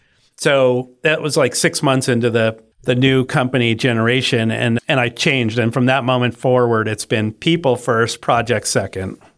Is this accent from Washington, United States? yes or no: no; Bolinas, California, United States; what we just discussed about growing up in Bolinas in this kind of academic community, academic hippie community